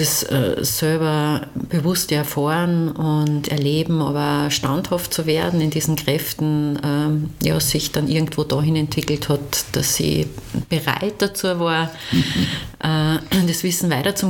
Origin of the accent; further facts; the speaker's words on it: Upper Austria, Austria; also zumindest bei uns in Oberösterreich